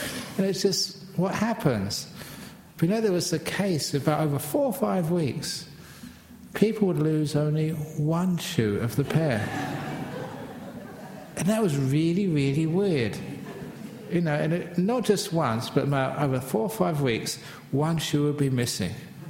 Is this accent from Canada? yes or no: no; England, United Kingdom; just as a young man growing up in England, it was always really cold.